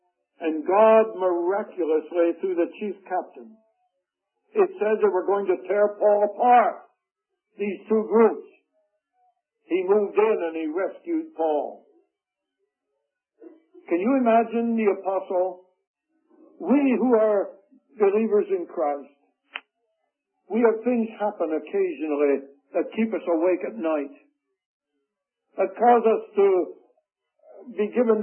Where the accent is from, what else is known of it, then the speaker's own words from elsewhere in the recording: Pennsylvania, United States; When I was growing up in Pennsylvania during the Depression, we had chickens.